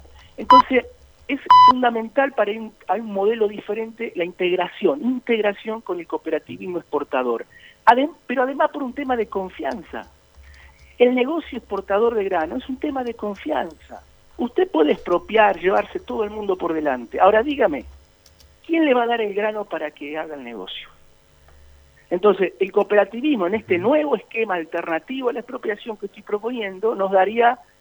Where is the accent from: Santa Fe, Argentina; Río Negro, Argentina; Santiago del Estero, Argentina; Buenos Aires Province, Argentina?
Santa Fe, Argentina; como santafesino yo estoy mirando los 90 años de historia de la empresa